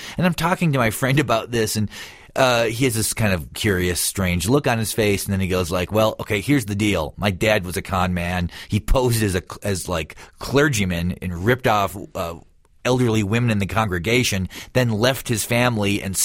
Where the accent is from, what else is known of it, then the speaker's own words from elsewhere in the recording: Midwest, United States; the first one was about like glam metal growing up in the Midwest and listening